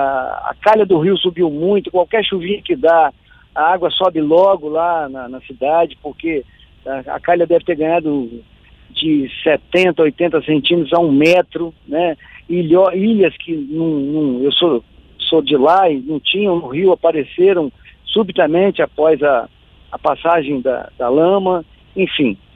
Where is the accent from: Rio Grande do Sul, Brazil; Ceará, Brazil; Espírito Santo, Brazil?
Espírito Santo, Brazil; Colatina; Eu sou colatinense, eu moro na cidade de Colatina, que é uma cidade que nasceu às margens do Rio Doce. Metade da cidade é de um lado, metade é do outro.